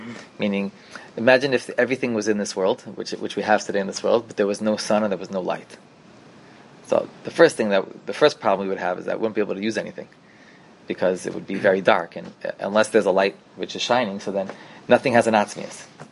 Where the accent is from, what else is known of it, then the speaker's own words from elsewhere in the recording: Los Angeles, California, United States; I'm from Los Angeles.